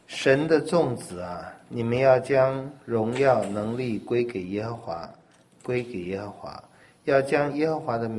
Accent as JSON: {"language": "Chinese", "country": "China", "said": "我们中国人还有一些迷信的传统，所以可能还略能懂圣经里的观念"}